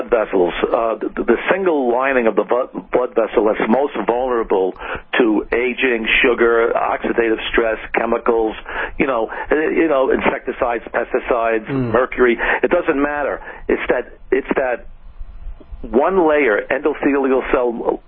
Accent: New England, United States; I grew up in New England. I was a heart specialist in New England.

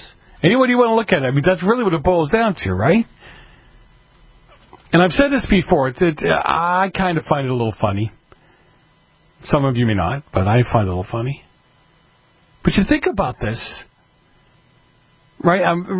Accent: Boston, Massachusetts, United States; You know, I used to joke that I'm from Boston, and I'm from the city.

